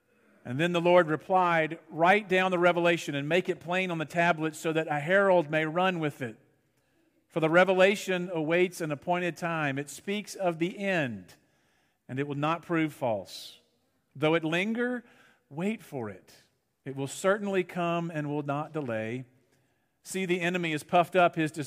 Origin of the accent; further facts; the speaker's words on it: Memphis, Tennessee, United States; I remember back growing up on Sundays here in Memphis back in the 70s and 80s